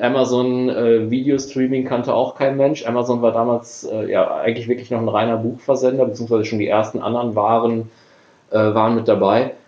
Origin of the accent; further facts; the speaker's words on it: North Rhine-Westphalia, Germany; bin noch relativ häufig dann auch in meine Heimat gependelt nach Ostwestfalen